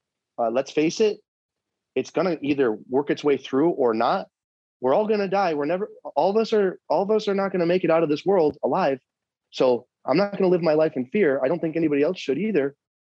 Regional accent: United States; And as an American, I have the right to say to myself and my family, no, we're not going to take that vaccine.

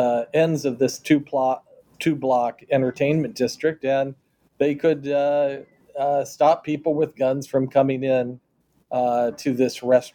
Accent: Kansas City, Missouri, United States; In my hometown of Kansas City, there is an entertainment district just next door called Westport.

